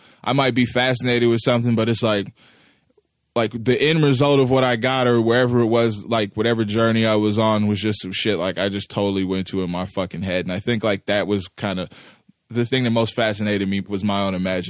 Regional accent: Kansas City, Missouri, United States; when I was coming up in South Kansas City, in the neighborhood we grew up in Greenfield

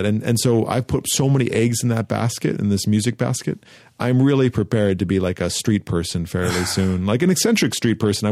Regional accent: Santa Monica, California, United States; and a lifestyle, really, especially growing up in Santa Monica.

